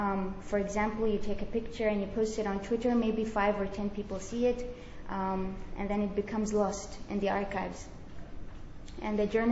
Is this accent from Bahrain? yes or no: yes; Bahrain; English is a second language; As you were told, I come from Bahrain. It's a very small country in the Middle East.